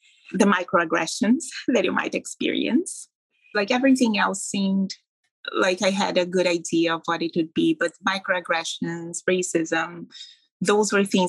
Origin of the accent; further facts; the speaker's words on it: Brazil; moved away as an adult; now in North Vancouver, California, United States; I'm originally from Brazil. My family, whole family is from Brazil, my parents, grandparents.